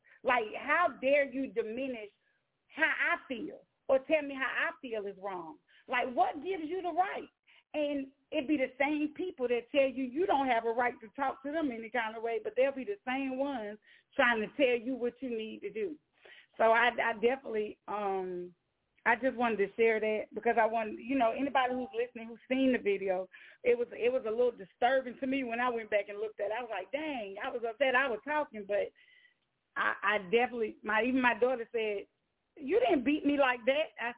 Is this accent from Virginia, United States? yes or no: no; New York, United States; But I can remember, like, growing up in New York, like, my teachers used to call my dad